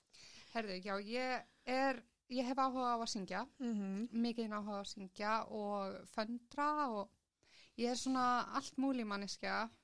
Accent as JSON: {"language": "Icelandic", "town": "Reykjanesbær", "region": "Southern Peninsula", "country": "Iceland", "said": "Já, ég samsett úr Reykjanesbæ."}